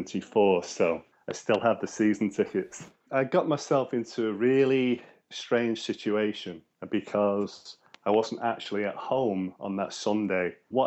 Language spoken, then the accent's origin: English; Manchester, North West England, United Kingdom; moved away as an adult; now in United States; As you can tell by my cultured accent, that I'm originally from Manchester.